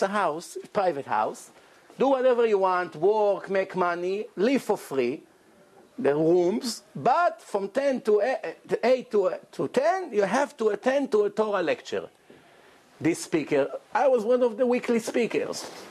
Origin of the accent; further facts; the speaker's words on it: Hong Kong; born there; I was born in Hong Kong.